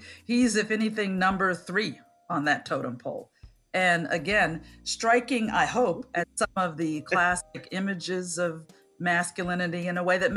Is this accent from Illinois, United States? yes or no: yes; Chicago, Illinois, United States; I grew up in Center City, Chicago.